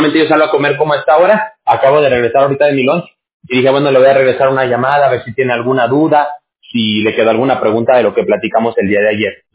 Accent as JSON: {"language": "Spanish", "country": "Mexico", "said": "yo soy de México, no sé de dónde sea usted"}